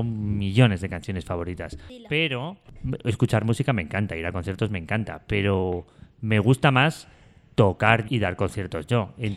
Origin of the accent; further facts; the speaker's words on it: Bilbao, Basque Country, Spain; born there; Nací en una ciudad que está en el País Vasco que se llama Bilbao.